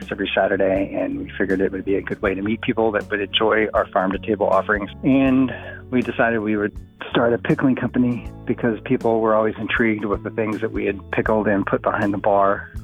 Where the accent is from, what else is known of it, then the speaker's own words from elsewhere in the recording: Dallas, Texas, United States; I grew up in the Dallas, Fort Worth area.